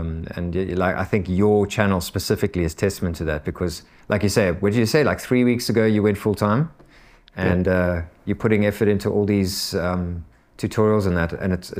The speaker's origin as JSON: {"language": "English", "country": "South Africa", "said": "I mean, I'm South African"}